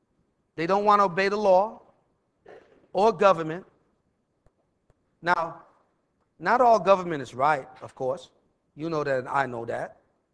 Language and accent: English; New York, United States; The old, I'm from New York, so I say leaven.